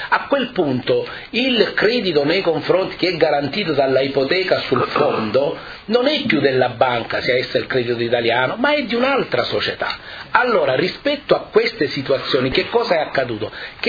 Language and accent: Italian; Lecce, Apulia, Italy; Sì, io sono di Lecce, l'inglese lo so parlare poco